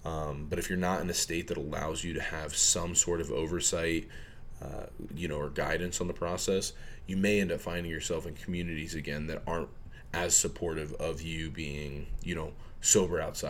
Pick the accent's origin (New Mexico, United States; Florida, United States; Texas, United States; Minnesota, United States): Florida, United States; Yeah, like growing up in Florida, the only people yeah. I could get mushrooms from were the people that dealt everything else.